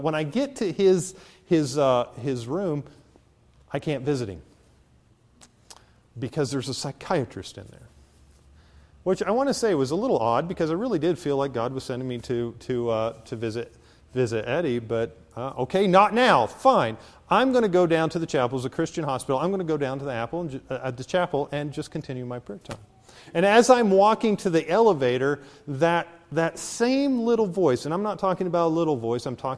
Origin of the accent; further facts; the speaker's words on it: Cookeville, Tennessee, United States; from Cookeville, Tennessee.